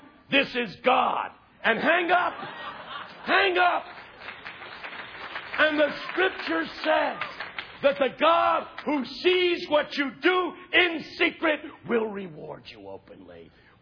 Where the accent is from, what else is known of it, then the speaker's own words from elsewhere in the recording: Philadelphia, Pennsylvania, United States; I'm from Philadelphia, and the poor people who live there, who are mostly people of color, Hispanic and black, there are no jobs for them.